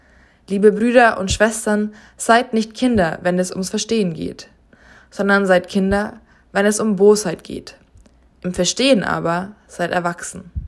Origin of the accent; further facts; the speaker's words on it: Veitsbronn, Bavaria, Germany; 2013 war ich auf Sommerfreizeit mit der evangelischen Jugend bei uns in meiner Heimatgemeinde in Veitsbronn.